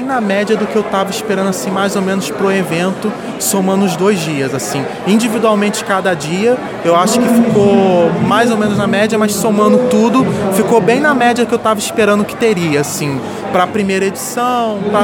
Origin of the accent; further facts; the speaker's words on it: Petrópolis, Rio de Janeiro, Brazil; Eu sou de Petrópolis